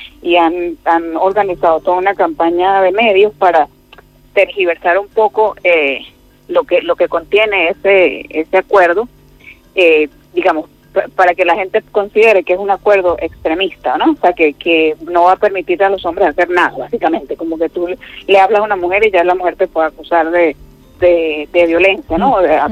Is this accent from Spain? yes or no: no; Venezuela; now in Turkey; yo soy venezolana casada con un turco y la mayoría de mis amistades acá son similares, o sea, mujeres extranjeras que se casaron con hombres turcos, ¿no?